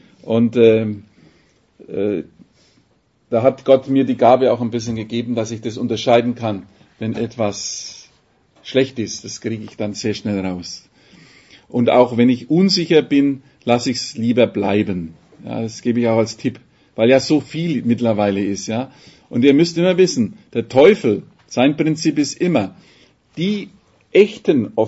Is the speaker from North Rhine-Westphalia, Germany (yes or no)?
no; Bavaria, Germany; ich bin immer ganz geradeaus, ich bin ein Franke, gell?